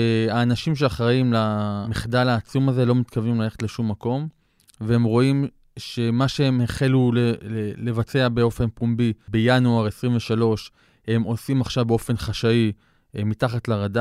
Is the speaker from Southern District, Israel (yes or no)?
yes; Ashkelon, Southern District, Israel; also born or lived in Canada; אני גדלתי בעיר אשקלון, נולדתי בקנדה, אבל ההורים שלי היו שם במסגרת שליחות של הסוכנות היהודית, לימדו שם עברית בבתי ספר, באוטובה ובטורונטו.